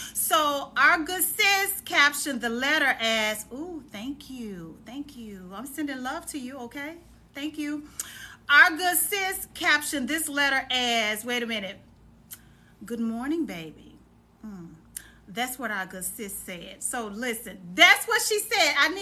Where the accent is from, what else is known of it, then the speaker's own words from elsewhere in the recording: Texas, United States; And I'm from Texas. It's either go big or go home.